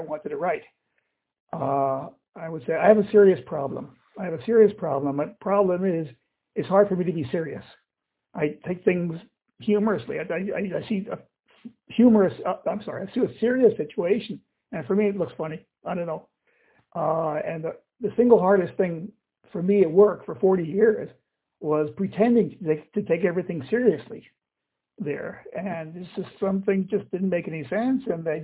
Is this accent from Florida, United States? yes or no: yes; Miami, Florida, United States; moved away as an adult; now in Israel; I grew up in Miami and I moved to Israel in 1980. So I'm here for over 40 years